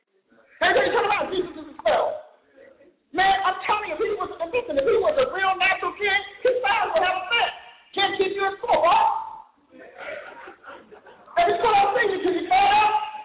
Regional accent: Newark, New Jersey, United States; born there; I'm going to go back to my North roots. You know, I'm born from Newark, New Jersey.

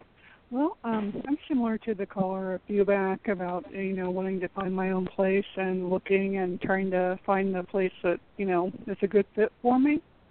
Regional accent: Ohio, United States; Actually, I was born in Ohio, but I didn't live in Cincinnati.

